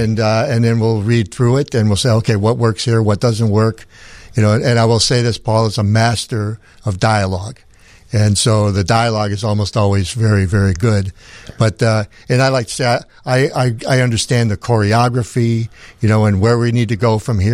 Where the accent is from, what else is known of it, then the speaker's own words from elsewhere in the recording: Cleveland, Ohio, United States; I grew up in Cleveland on the east side. Yeah. I grew up in the city. I went to a notorious high school there and went through a lot of stuff.